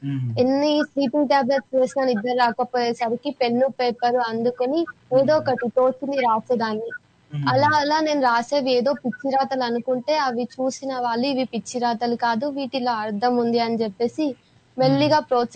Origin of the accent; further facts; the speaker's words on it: Chandruki, Karnataka, India; now in Mahbubnagar, India; మా స్వగ్రామం కర్ణాటకలోని చండ్రుకి అనే పల్లెటూరు సార్. 12 సంవత్సరాల క్రితం మహబూబ్ నగర్ జిల్లాకు వచ్చాము. మన తెలంగాణ రాష్ట్రంలోని మహబూబ్ నగర్ జిల్లా కేంద్రంలోనే ఉంటున్నాము.